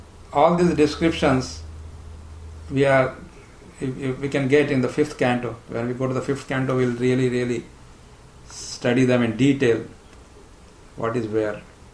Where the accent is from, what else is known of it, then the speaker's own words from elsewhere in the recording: India; now in United States; We come from India to America, it's just maybe 15,000 miles.